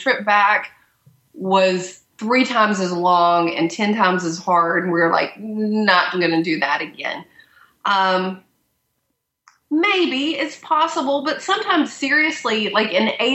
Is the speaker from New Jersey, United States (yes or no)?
no; West Virginia, United States; I grew up in West Virginia, like a river away from Kentucky